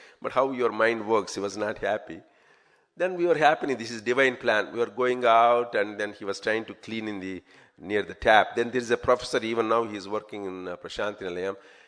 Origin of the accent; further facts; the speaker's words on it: South Africa; So I'm from South Africa, not from Fiji.